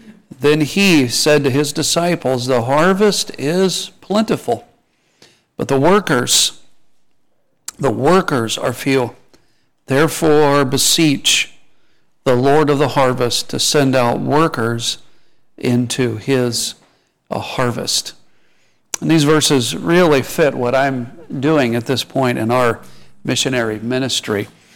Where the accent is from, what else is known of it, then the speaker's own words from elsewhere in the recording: Midwest, United States; also born or lived in Indiana; Growing up, I grew up in the Midwest. Part of my time was in like Indiana, and seafood was like fish sticks.